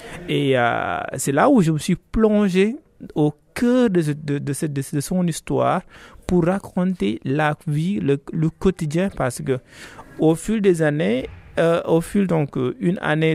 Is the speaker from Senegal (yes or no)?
yes; Saint-Louis, Senegal; Et chez nous, à Saint-Louis, on parle de cette génie.